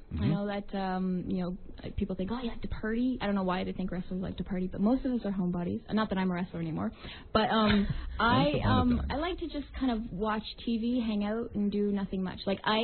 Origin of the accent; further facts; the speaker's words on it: Toronto, Ontario, Canada; retiring in my hometown, you know, of Toronto in front of my hometown crowd